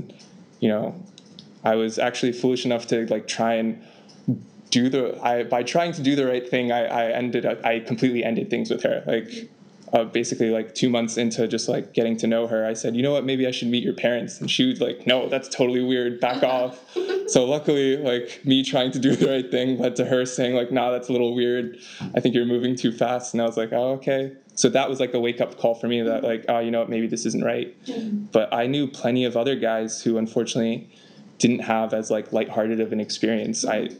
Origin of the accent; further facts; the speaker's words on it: Afghanistan; because I'm from Afghanistan, right? So we kind of speak the same language.